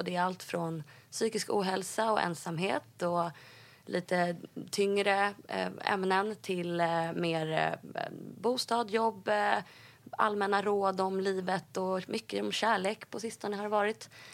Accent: Stockholm, Stockholm County, Sweden; Jag är född i Stockholm.

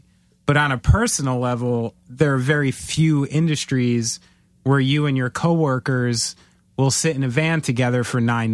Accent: New Jersey, United States; I'm a Jew from New Jersey.

